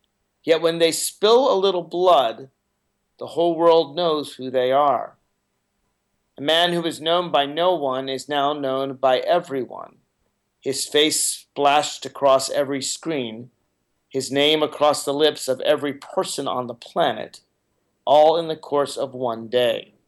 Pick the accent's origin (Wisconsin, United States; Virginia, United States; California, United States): Virginia, United States; God knows I'm going to try in my home state of Virginia.